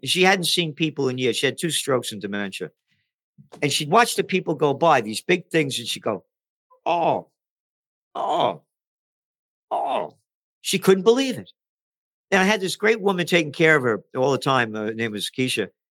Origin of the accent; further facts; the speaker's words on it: New York City, New York, United States; Oh, by the way, we grew up in the Bronx.